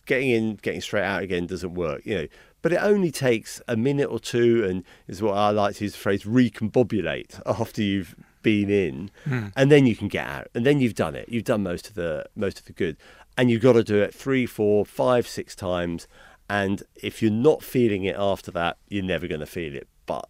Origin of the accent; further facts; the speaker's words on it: Brighton, South East England, United Kingdom; I come from Brighton